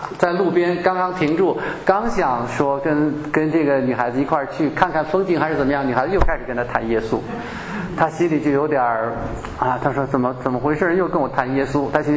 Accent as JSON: {"language": "Chinese", "region": "Beijing", "country": "China", "tie": "born or raised there", "said": "那个时候就像我是北京人啊，我们那个我小时候那个年代"}